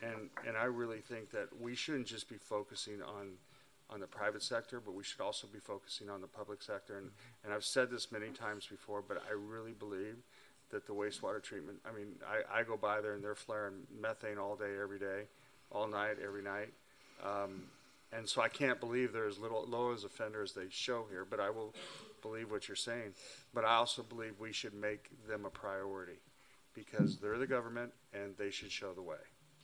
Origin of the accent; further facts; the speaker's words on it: Livermore, California, United States; maybe because I come from Livermore